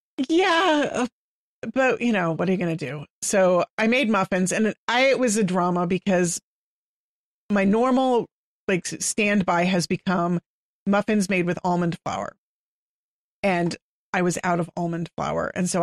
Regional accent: Texas, United States; I'm from Texas, so we were right on that line between sweet tea and not

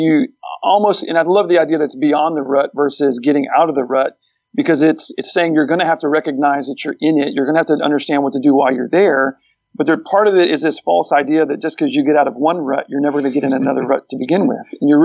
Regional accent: Texas, United States; We're all men. We're all from Texas.

